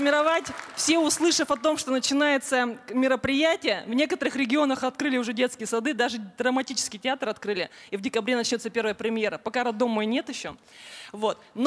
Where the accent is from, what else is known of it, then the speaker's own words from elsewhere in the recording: Sverdlovsk Oblast, Russia; Вот я из Свердловской области